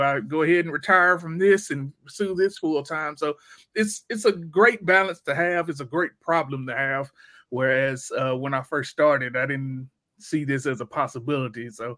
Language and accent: English; Tennessee, United States; But I'm from Tennessee, little old Tennessee. Hollywood is thousands and thousands of miles away.